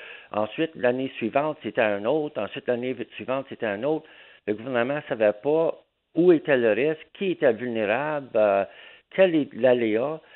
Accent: Gatineau, Quebec, Canada; moi, je viens de Gatineau, d'Elmer. Alors, je suis né là

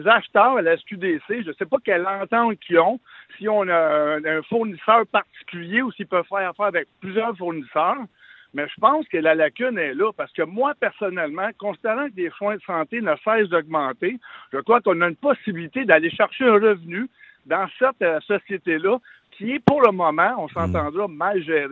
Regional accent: Quebec, Canada; Je suis un Québécois.

